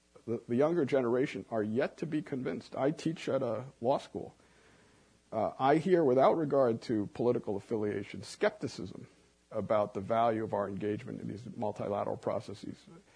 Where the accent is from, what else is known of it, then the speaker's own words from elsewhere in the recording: South Korea; I'm from South Korea, as my parents.